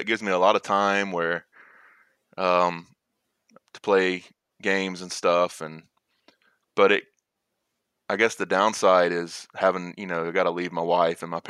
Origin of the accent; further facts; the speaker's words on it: Mississippi, United States; But kind of where I'm from South Mississippi, so there's not a whole lot of industry